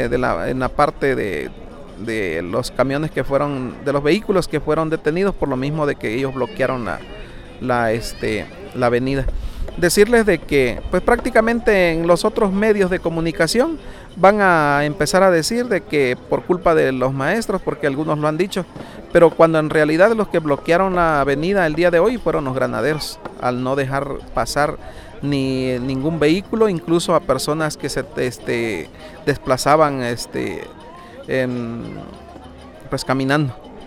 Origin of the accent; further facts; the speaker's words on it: Mexico; como mexicanos podemos pararnos incluso en los últimos centímetros que nos corresponde como nuestra patria.